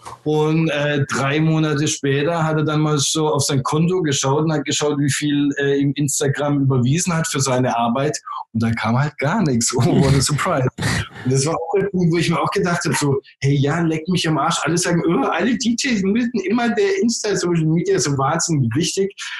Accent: Southern Germany, Germany; Vor allem, wo ich herkomme, aus Süddeutschland, da ist halt immer noch mehr, das ist scharfe Häuslebauer und so.

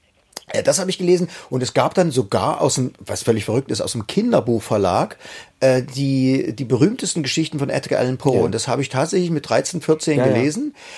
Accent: East Germany, Germany

